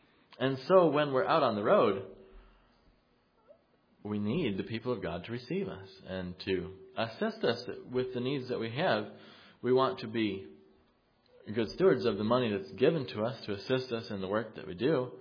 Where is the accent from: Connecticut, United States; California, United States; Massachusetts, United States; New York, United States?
New York, United States; Like, I'm from New York. She's from Michigan.